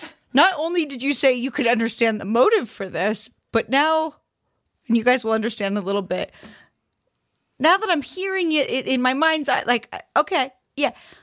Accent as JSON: {"language": "English", "town": "Warrenton", "region": "Oregon", "country": "United States", "tie": "born or raised there", "also_born_or_lived": "Astoria, United States", "said": "So I went to high school in Warrenton, Oregon. I was born in Astoria, Oregon. Astoria, you know, it's the Goonies town."}